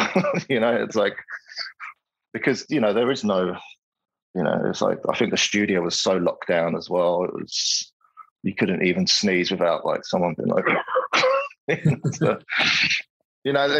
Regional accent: United Kingdom; And I was like, no, I'm British.

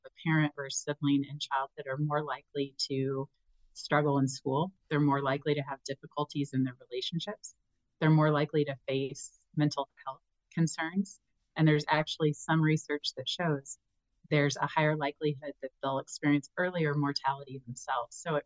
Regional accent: Midwest, United States; whereas in my day and age, we did tornado drills. I'm from the Midwest as well.

